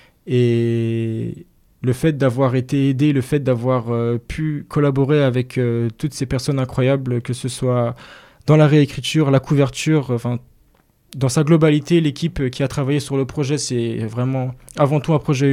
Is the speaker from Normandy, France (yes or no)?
no; Île-de-France, France; moved away as an adult; Je suis un gamin de l'Île-de-France, j'ai grandi en région parisienne, je suis arrivé dans la Marne à l'âge de 18 ans.